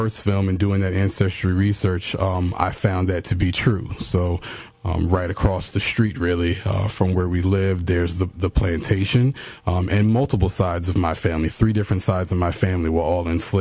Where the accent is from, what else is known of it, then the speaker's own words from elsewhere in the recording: Virginia, United States; I'm born and raised in Albemarle County, went to school here in Albemarle County schools